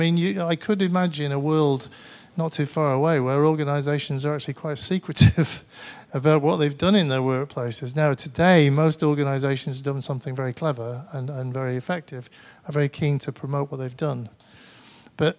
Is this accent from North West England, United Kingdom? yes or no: yes; Manchester, North West England, United Kingdom; accent: Mancunian English; putting up with my Mancunian English accent.